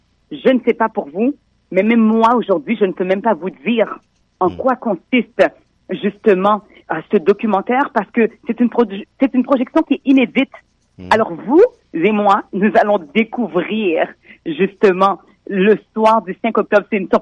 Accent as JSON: {"language": "French", "region": "Quebec", "country": "Canada", "tie": "born there", "said": "je suis née au Québec."}